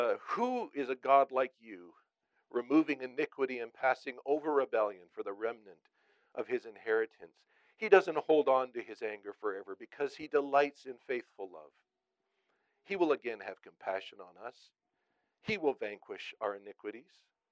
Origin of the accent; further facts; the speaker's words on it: Vancouver, British Columbia, Canada; Now, bear in mind, I grew up in Vancouver.